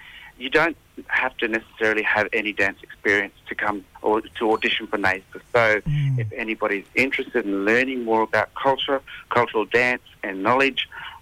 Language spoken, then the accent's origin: English; Mareeba, Queensland, Australia; I grew up in Mareeba.